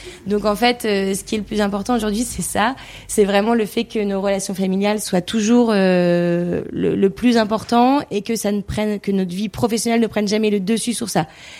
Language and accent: French; Hauts-de-France, France; on vient du Nord